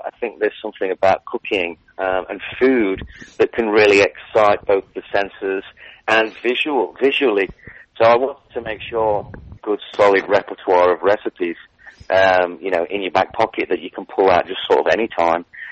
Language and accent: English; England, United Kingdom; I come from England